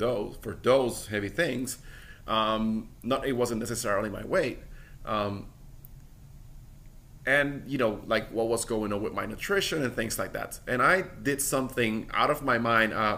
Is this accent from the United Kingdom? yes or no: no; Puerto Rico; now in Austin, United States; But when I moved from Puerto Rico, where I'm from, to Austin, Texas